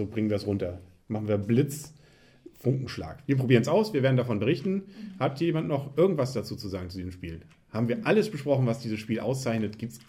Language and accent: German; Kiel, Schleswig-Holstein, Germany; Ich finde auch schön als Kieler, wir kommen ja aus Kiel alle oder aus der Nähe von Kiel